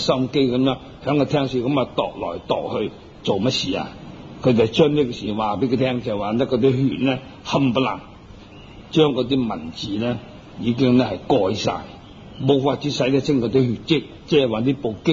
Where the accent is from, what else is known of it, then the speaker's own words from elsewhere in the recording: Hong Kong; 旧时啦，我哋香港人南蛮啊